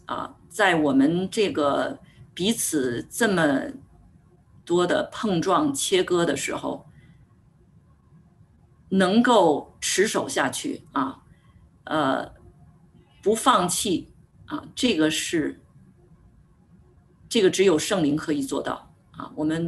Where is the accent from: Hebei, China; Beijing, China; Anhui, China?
Beijing, China; 我是北京人啊，又是独生子女，从小就没有人约束过我啊。